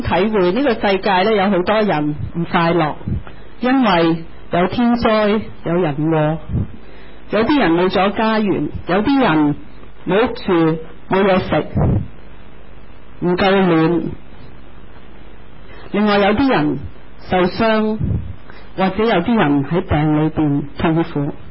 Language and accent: Chinese; China; 我們看武俠小說，我們中國人應該最明武俠小說